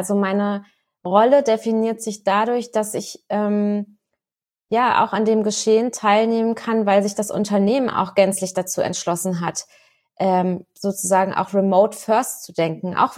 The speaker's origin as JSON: {"language": "German", "region": "Rhineland-Palatinate", "country": "Germany", "said": "ich als Pfälzerin"}